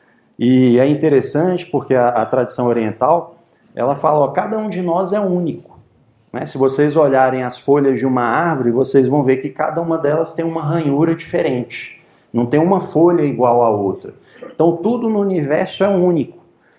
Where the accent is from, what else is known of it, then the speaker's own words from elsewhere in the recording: Brazil; somos brasileiros, moramos no Brasil.